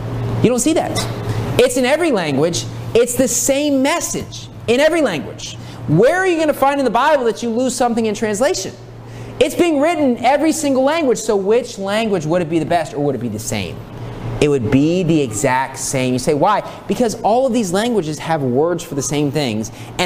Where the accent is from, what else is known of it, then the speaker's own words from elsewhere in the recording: United States; Yes, I'm from America. That's, you grow up speaking English. We're Americans. We speak English.